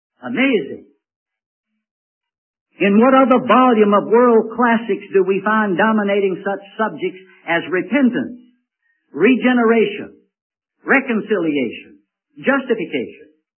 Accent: Richmond, Virginia, United States; I knew that this was in Richmond, Virginia, my hometown. I knew I had to get back to North Carolina.

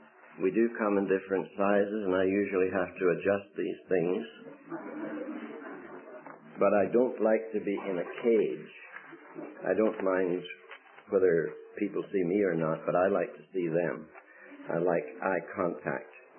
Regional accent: Northern Ireland, United Kingdom; also born or lived in Canada / United States / Angola; I was born and brought up in Northern Ireland. I did live in Canada and was in the States a lot for about 20 years, back in Ireland now, but I also spent 35 years in Angola.

